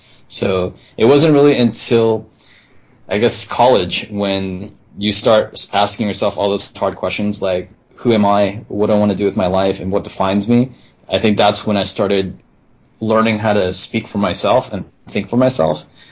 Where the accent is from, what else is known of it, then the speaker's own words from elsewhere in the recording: California, United States; I grew up in the Silicon Valley.